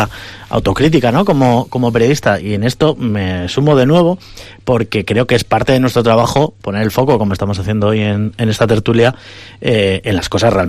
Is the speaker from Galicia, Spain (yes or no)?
no; San Felices de Buelna, Cantabria, Spain; now in Villaescusa, Spain; Yo soy una persona que es de pueblo, soy de San Felices de Buelna, del Valle Buelna, en el Besaya, y he vivido las dos cosas, la falta de médicos y los problemas de transporte. Ahora vivo en Villaescusa, que es una localidad a 10 kilómetros de Santander